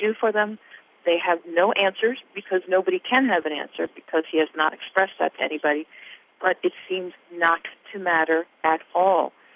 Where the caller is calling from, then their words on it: Guilderland, New York, United States; I'm calling from Gilderland.